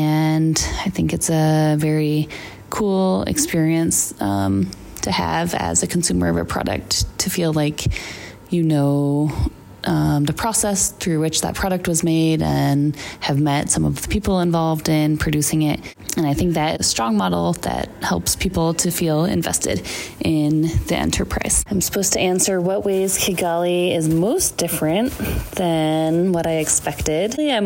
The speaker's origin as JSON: {"language": "English", "country": "United States", "said": "I'm from the United States."}